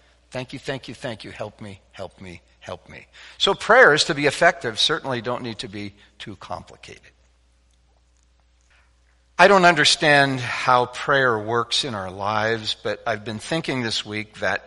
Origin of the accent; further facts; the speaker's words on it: Winnipeg, Manitoba, Canada; I grew up in Winnipeg, went to elementary school in the 60s.